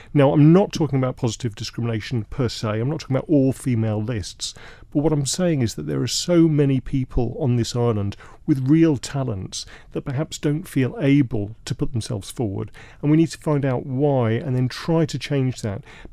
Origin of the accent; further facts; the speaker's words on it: London, United Kingdom; moved away as an adult; now in Ramsey, Isle of Man; I came over from London 14 years ago now with my young family to take up a job as a GP in Ramsey.